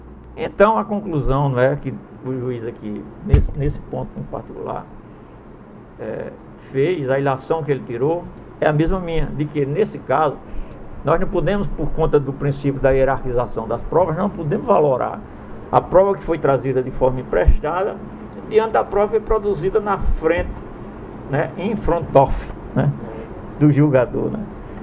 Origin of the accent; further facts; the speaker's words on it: Paraíba, Brazil; born there; matuta lá do interior da Paraíba, onde eu nasci